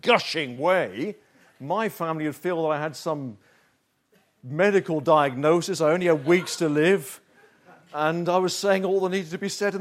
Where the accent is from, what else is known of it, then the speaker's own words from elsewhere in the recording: United Kingdom; And, you know, Brits aren't, we're not too good at doing encouragement.